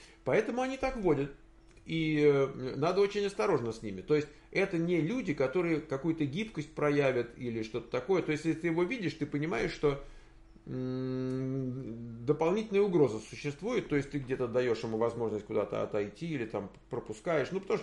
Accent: Penza, Penza Oblast, Russia; Пенза. Я из Пензы. Я пензяк.

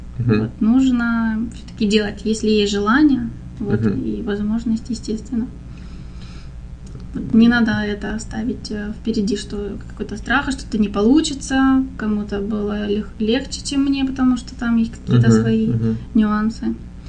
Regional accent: Yalta, Crimea, Ukraine; born there; also born or lived in New York; я родилась в Ялте, в Крыму.

